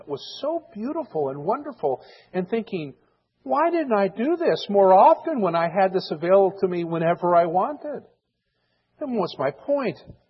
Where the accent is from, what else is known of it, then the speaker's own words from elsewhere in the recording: Washington, D.C. area, United States; I remember growing up outside of Washington, D.C., I had the chance to go every year to the Smithsonian Art Institute.